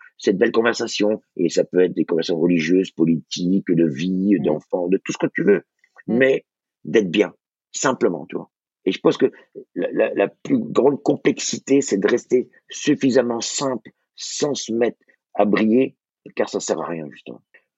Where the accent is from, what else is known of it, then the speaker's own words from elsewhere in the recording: Brittany, France; moi je suis breton, j'ai des gens qui viennent du quatre coins du monde autour de moi.